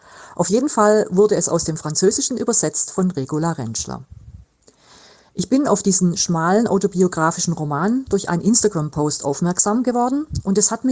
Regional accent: Germany; Als Deutsche waren mir die Ereignisse natürlich bekannt

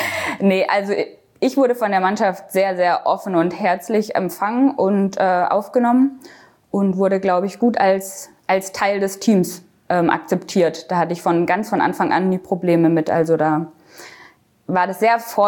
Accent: Baden-Württemberg, Germany; also born or lived in Münster; Aber aufgewachsen bin ich am Bodensee. Also ich habe 20 Jahre lang am Bodensee direkt an der Schweizer Grenze gelebt.

